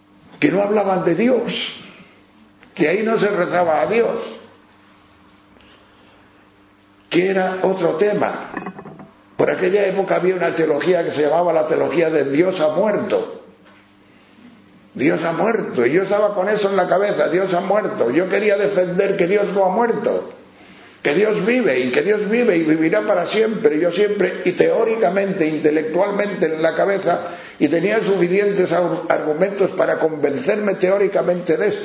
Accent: León, Castile and León, Spain; now in Madrid, Spain; Y entonces yo iba a Palencia, Palencia con P, aunque yo soy de León, pero vivía allí mis padres.

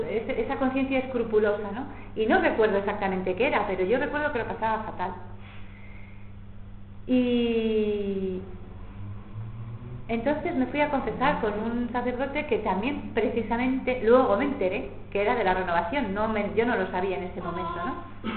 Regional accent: Valladolid, Castile and León, Spain; yo soy de Valladolid

